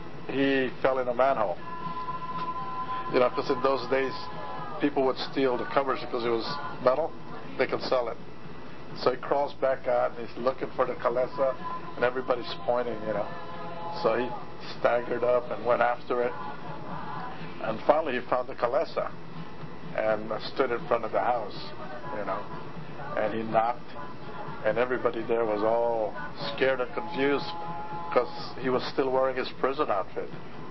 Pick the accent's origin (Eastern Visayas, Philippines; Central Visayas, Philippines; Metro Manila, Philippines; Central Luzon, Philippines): Eastern Visayas, Philippines; born there; I was born in Leyte during World War II. So that's the Visayan part of the Philippines.